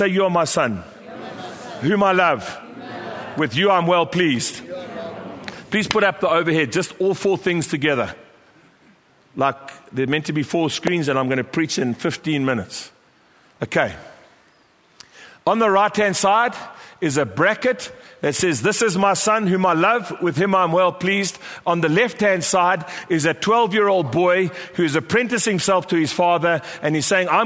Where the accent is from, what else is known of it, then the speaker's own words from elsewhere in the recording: KwaZulu-Natal, South Africa; and I come from Natal